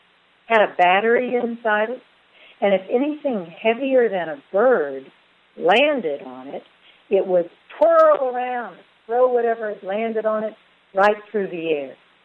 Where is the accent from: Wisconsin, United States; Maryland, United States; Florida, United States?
Florida, United States; also born or lived in Alabama / Tennessee / Louisiana; I've always lived in the South, and I was born in Alabama and spent growing up time down in Florida, lived in Tennessee, went to school in New Orleans.